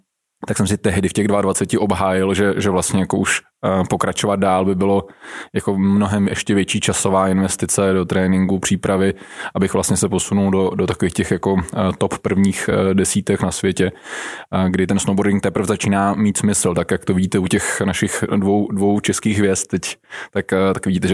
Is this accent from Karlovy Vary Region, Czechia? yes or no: no; Liberec, Liberec Region, Czechia; já jsem z Liberce, takže každý v Liberci musí začít na běžkách a na lyžích